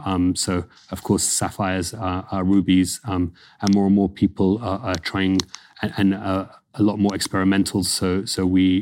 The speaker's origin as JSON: {"language": "English", "town": "Jaipur", "region": "Rajasthan", "country": "India", "said": "We come from Jaipur."}